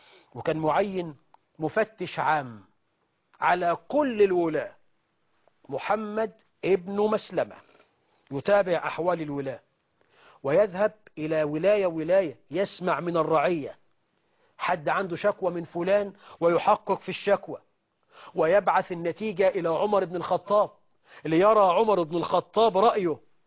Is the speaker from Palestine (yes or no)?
no; Egypt